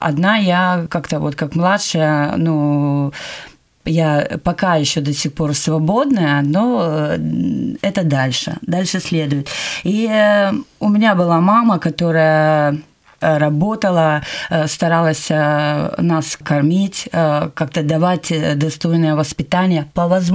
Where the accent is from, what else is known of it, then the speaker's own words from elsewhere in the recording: Vladivostok, Primorsky Krai, Russia; мне 39 лет. Я рождена была в городе Владивосток, я с Дальнего Востока.